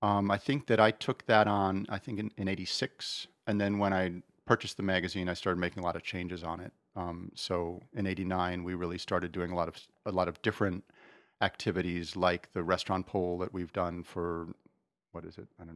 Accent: United States; And I say, no, I'm American. I am very much an American.

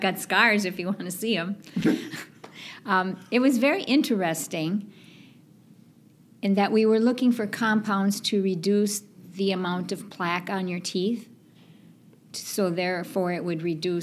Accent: Minnesota, United States; moved away; My husband Steve and I moved here 9 years ago, and needless to say, we love it. We came from Minnesota, so if you saw the weather forecast last week, you know we really love it

